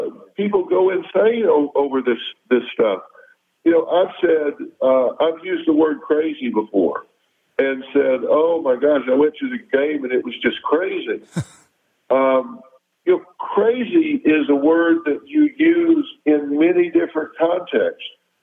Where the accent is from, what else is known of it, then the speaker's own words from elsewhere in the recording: Mexico City, Mexico; I'm from Mexico City. I'm Mexican. Am I supposed to be offended by the fact that I'm a Mexican?